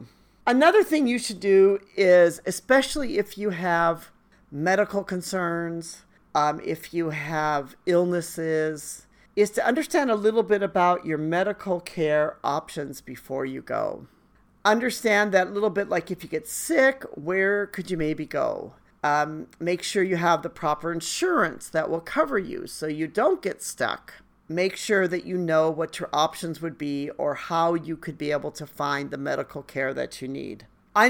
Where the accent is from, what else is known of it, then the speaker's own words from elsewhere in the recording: China; And I'm like, no, I came from China. Like, the Chinese do not speak Japanese.